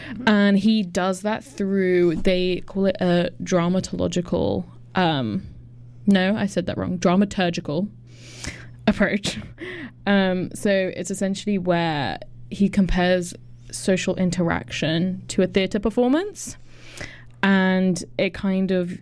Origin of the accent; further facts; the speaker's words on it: Canada; I'm technically Canadian.